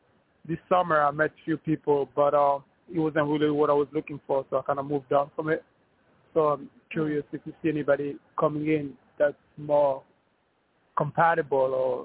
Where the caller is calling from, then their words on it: New York, United States; Hi, this is … from New York.